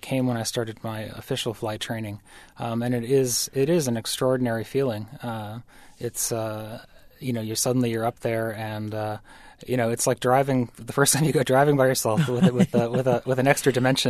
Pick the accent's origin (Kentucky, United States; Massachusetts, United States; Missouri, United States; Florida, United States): Massachusetts, United States; I grew up in Western Massachusetts.